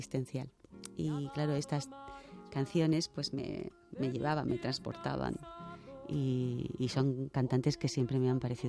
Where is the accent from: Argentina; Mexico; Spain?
Spain; Seville, Andalusia; Soy andaluza, sí.